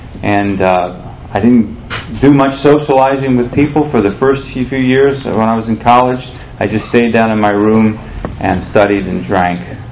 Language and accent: English; Chicago, Illinois, United States; also born or lived in Pittsburgh; I was raised in the North. I was born in Pittsburgh. My dad was a minister. We moved around a lot. We settled in the Chicago area and suburbs around there.